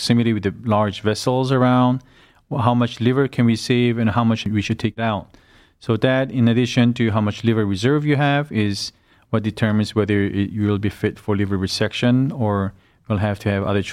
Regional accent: South Korea; English is a second language; now in United States; Okay, well, I have a relatively very different background. I had most of my education back in South Korea, and I developed my career back in South

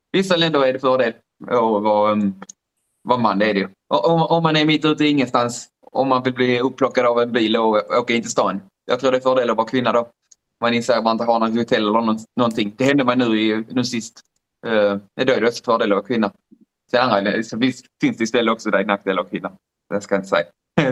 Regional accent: Sweden; nej, jag är från Sverige

